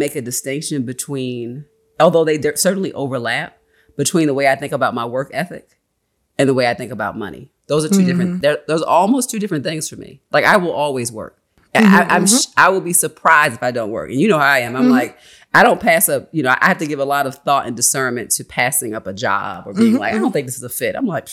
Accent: Baltimore, Maryland, United States; if I tell people that I was raised in Baltimore

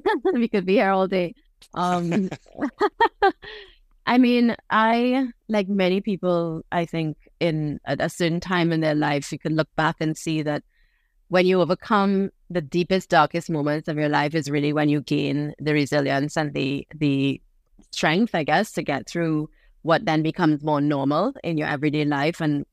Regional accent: Trinidad & Tobago; also born or lived in New York, United States; I grew up on an island. I was born in New York, but I grew up on this island in Trinidad.

